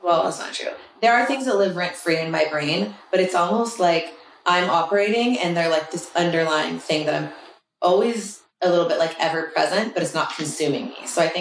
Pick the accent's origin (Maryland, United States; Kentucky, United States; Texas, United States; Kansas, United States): Texas, United States; Austin; also born or lived in Manhattan; I was born in Manhattan, and then I was raised in Austin. My dad was in tech, so we moved here when I was, like, 2, and I grew up here. Like, I definitely identify as, like, an Austin girl